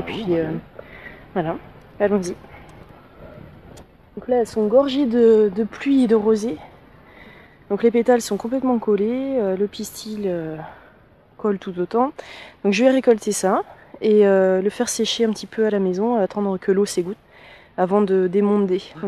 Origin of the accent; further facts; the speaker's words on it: Normandy, France; Parce que moi, je viens de Normandie.